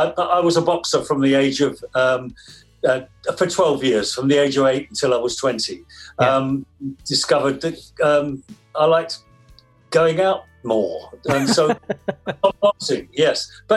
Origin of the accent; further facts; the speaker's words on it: London, United Kingdom; Well, I was born in London, in a place called Forest Gates, many years ago. And I grew up in a place called Upton Park, opposite West Ham Football Ground.